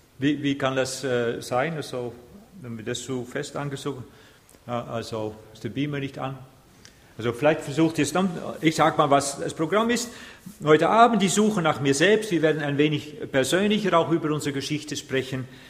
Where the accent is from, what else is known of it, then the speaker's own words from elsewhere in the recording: Netherlands; German is a second language; Ich bin Holländer.